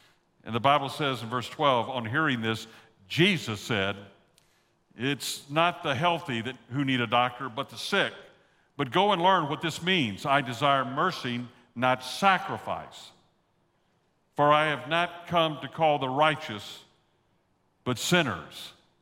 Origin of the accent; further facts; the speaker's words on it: the South, United States; accent: Southern; You know, I was raised down in the South. Every once in a while, you'll hear some Southern phrase come from my voice, or you'll hear a Texas accent come forth